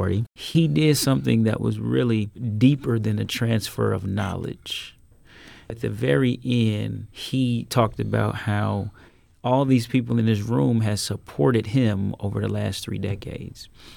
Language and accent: English; St. Louis, Missouri, United States; I'm from North City. We kind of moved around a lot.